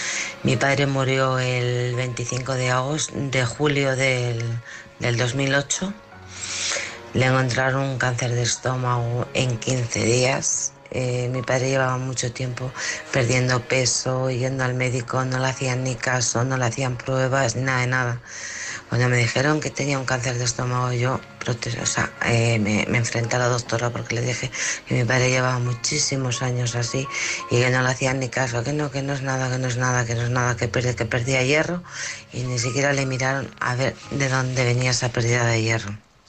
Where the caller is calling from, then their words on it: Alcorcón, Community of Madrid, Spain; de Alcorcón.